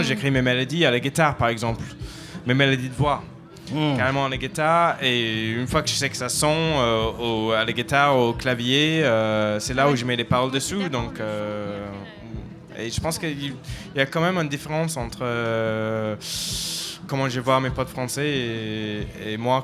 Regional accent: Huddersfield, Yorkshire and the Humber, United Kingdom; Moi, je viens d'Angleterre. Je viens du nord d'Angleterre, d'une petite ville horrible qui s'appelle Huddersfield, qui est près de Manchester, près de Liverpool. Donc voilà, c'est le nord d'Angleterre, industriel, beaucoup de chômage, il ne fait pas beau.

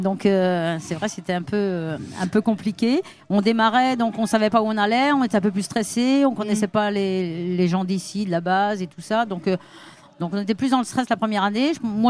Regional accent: Nantes, Pays de la Loire, France; puisque moi je suis nantaise et c'est un groupe de chez nous.

